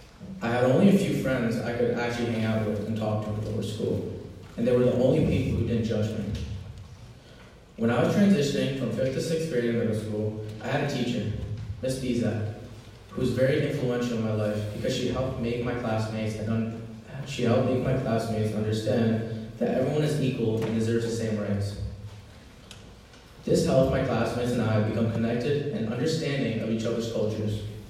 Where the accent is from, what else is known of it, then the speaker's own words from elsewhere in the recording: Maryland, United States; While growing up in Maryland, I was treated poorly because of how people would see me as a Muslim.